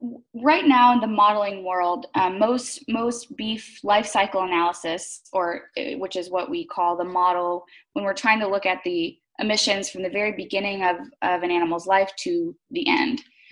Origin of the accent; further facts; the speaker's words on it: Georgia, United States; And, you know, I came from Georgia. It's where I grew up. I graduated from Georgia College with degrees in biology and economics.